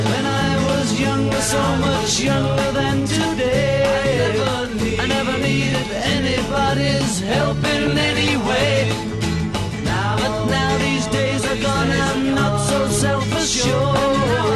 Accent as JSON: {"language": "Spanish", "country": "Spain", "said": "Y yo, no, lo siento, soy español"}